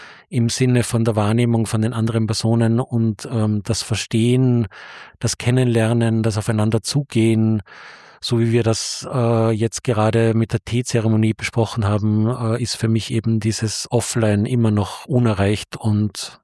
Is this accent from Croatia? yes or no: no; Austria; now in Berlin, Germany; wie ich noch in Österreich war